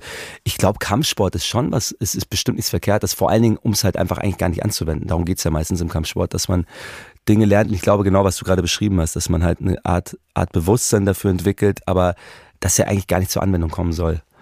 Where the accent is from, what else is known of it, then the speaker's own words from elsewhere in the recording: Munich, Bavaria, Germany; born there; ich nach dazu als Österreicher mit Migrationshintergrund, obwohl ich bin in München geboren und so, aber mir wird ja auch noch, ich bin auch noch Österreicher